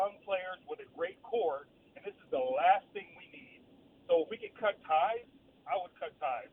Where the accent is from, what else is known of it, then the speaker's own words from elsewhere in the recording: Oakland, California, United States; I can tell you, I'm from East Oakland, and when I roll back home, I know exactly what to expect.